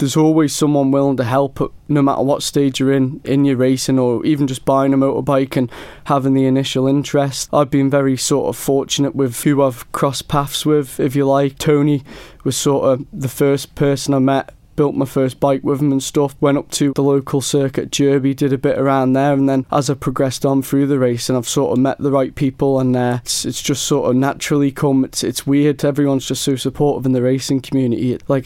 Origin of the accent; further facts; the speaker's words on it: Ramsey, Isle of Man; I'm from Ramsey on the Isle of Man and I've been racing motorbikes for about 5 years now.